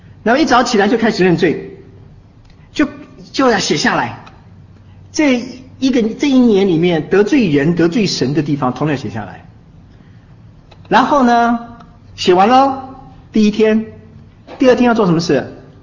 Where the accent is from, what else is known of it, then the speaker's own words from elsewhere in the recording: China; 他的新年开始就是从我们中国人叫除旧什么不新